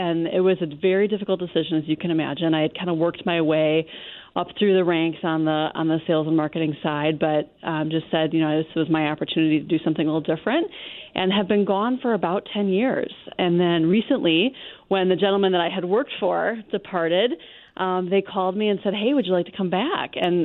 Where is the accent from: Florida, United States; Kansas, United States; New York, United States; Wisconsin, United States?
Wisconsin, United States; Milwaukee; had really no intention of settling in my hometown, which is Milwaukee